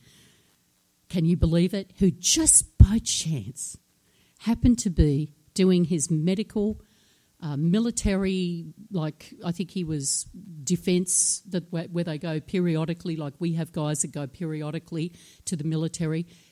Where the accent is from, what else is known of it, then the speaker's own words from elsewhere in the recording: Australia; And I said, I'm an Aussie, Aussie-American. I'm very black and white.